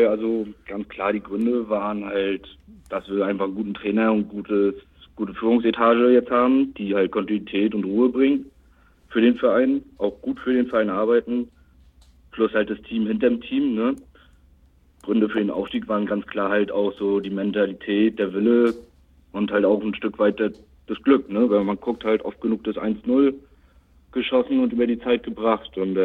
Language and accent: German; Rostock, Mecklenburg-Vorpommern, Germany; 21, aus Rostock, auch gebürtiger Rostocker.